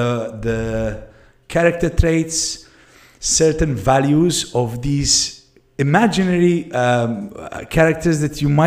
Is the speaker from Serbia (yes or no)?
yes; Belgrade, Serbia; So I grew up in Belgrade, Serbia, where people used to stab you for a pair of shoes.